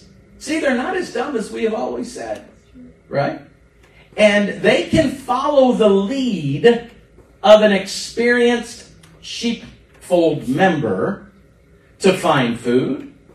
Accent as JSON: {"language": "English", "country": "United States", "lives_now": "British Virgin Islands", "said": "I'm an American. I'm here on a visa, and I'm hoping that everything's okay."}